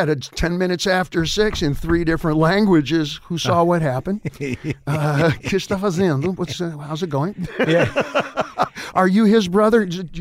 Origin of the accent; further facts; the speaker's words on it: Indiana, United States; No, Indiana. Pop was Indiana. Mom was Illinois, all right?